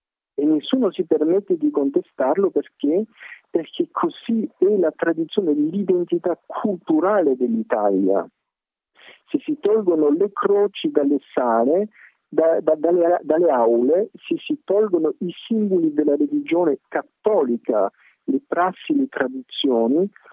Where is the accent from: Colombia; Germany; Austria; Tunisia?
Austria; Io vengo dall'Austria, che è pure un paese europeo e pure cattolico.